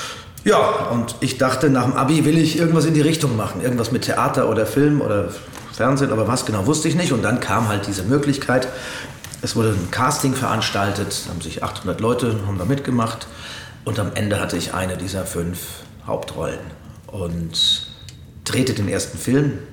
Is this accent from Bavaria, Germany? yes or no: yes; Coburg, Bavaria, Germany; Wurde damals in meiner Heimatstadt gedreht, in Coburg.